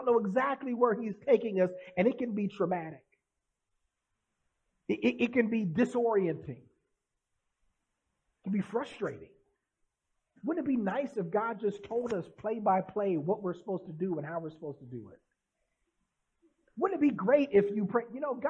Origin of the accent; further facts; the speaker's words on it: Indiana, United States; I'm from Indiana, and it's flat, and there's corn in Indiana. And so when I moved to California, I see these beautiful mountains and hills and all these beautiful vineyards.